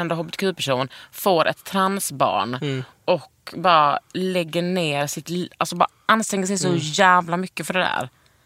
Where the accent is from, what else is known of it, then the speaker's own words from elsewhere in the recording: Lund, Skåne, Sweden; Jag är uppvuxen i Lund